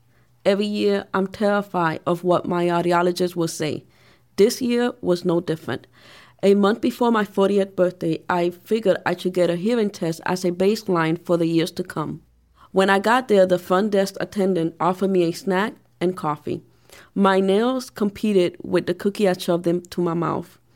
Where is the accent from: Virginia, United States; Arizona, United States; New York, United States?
New York, United States; Eventually, someone mentioned that I spoke differently because I was from New York.